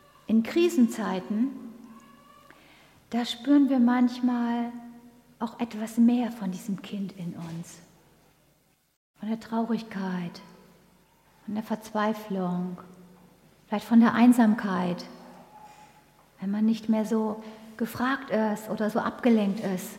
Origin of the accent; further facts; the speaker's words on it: Northern Germany, Germany; Ich komme ja aus Norddeutschland, manche hören das vielleicht.